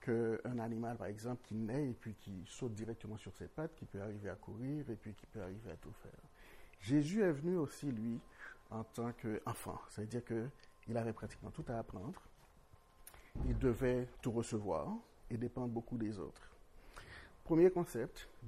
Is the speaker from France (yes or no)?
no; Haiti; born there; je me dis que je suis né en Haïti, dans un pays de tradition